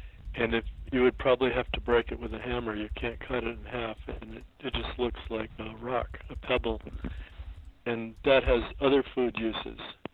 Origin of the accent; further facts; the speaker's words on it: California, United States; No, I grew up in Southern California in a rural community. I worked on my uncle's ranch.